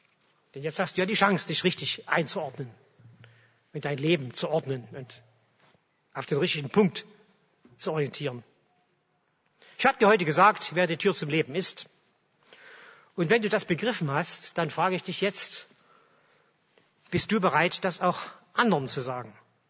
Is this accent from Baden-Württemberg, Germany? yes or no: no; Chemnitz, Saxony, Germany; Nur ich als Ossi aus Karl-Marx-Stadt, also aus der Provinz, keine Ahnung von der Großstadt.